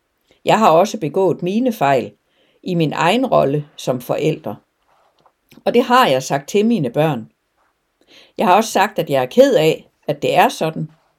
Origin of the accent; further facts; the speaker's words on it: West Jutland, Denmark; Jeg er opvokset i Vestjylland.